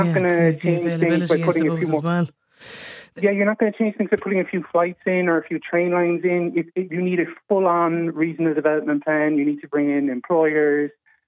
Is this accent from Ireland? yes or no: yes; Galway, Connacht, Ireland; moved away as an adult; now in Brussels, Belgium; Just to fill you in, I'm from Galway, but I live in Brussels, and I'm home a couple of times a year.